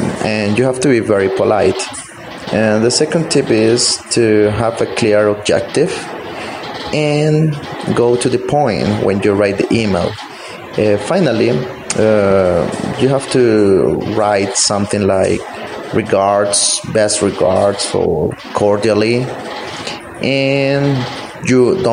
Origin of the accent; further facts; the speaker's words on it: Bucaramanga, Santander, Colombia; English is a second language; I am an English tutor and I am from Bucaramanga.